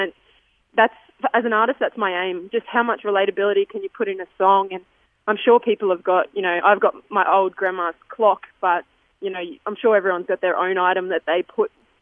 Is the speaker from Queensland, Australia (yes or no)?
yes; Mackay, Queensland, Australia; I'm from Mackay in North Queensland, and it's that house, that old brick house on the hill